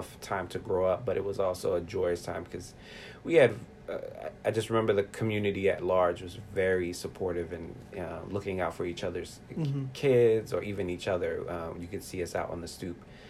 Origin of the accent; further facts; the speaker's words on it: Brooklyn, New York, United States; I grew up in Brooklyn, New York, in pre-gentrified Fort Greene. I grew up in a pretty difficult neighborhood, in particular during the crack era of the 80s.